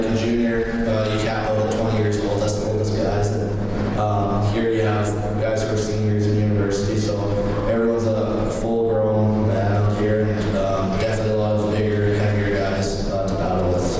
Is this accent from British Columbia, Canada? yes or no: yes; Chilliwack, British Columbia, Canada; Back in Chilliwack, playing hockey, I'd say. My hometown, just playing travel hockey with them.